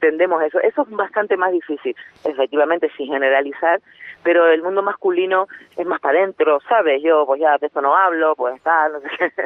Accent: La Palma, Canary Islands, Spain; voy a hacer un recorrido desde pues mi infancia, mi adolescencia en La Palma

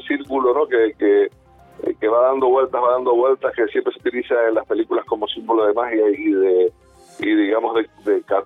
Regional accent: Spain; Yo no sé si somos los españoles, porque luego tú ves en el resto del mundo...

